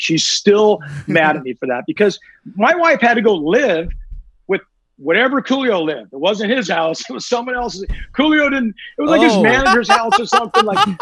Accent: Newport Beach, California, United States; I did 3 things you can't do when I grew up in Newport Beach, California.

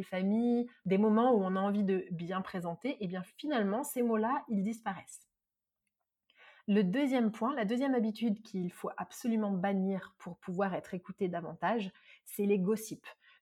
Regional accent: Marseille, Provence-Alpes-Côte d'Azur, France; je suis une vraie Marseillaise et j'exagère tout

